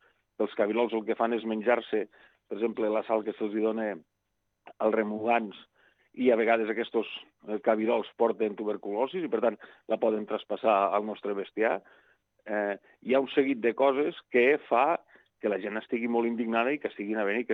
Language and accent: Catalan; Catalonia, Spain; aquí a Catalunya, penseu els que som de Lleida